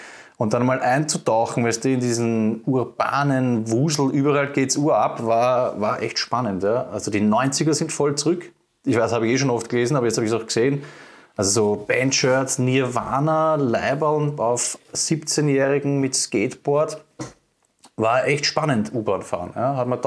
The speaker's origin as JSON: {"language": "German", "region": "Vienna", "country": "Austria", "tie": "born or raised there", "said": "ich war als Kind im Fußballverein, da ist das ganz andere Extrem. Das ist halt Vollproletenpartie in Floridsdorf gewesen mit Omas, die reinschimpfen"}